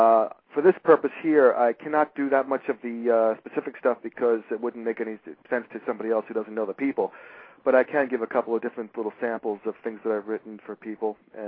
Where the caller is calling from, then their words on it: Surfside, Florida, United States; I'm in Surfside, Florida. It's the north end of Miami Beach.